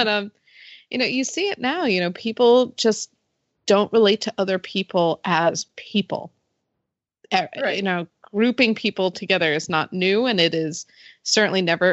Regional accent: United States; especially since there are so many images of this book as an American growing up

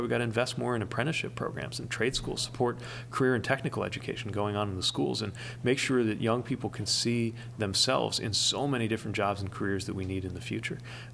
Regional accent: Midwest, United States; as a Midwesterner, as a veteran

